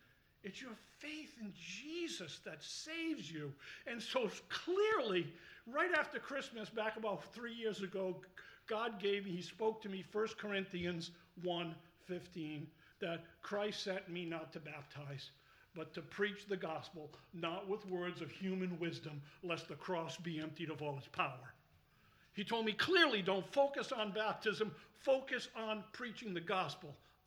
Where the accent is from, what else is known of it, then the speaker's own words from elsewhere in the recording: Providence, Rhode Island, United States; I actually come from Rhode Island. I'm a New Englander. I was born in Providence and married in Canaan land.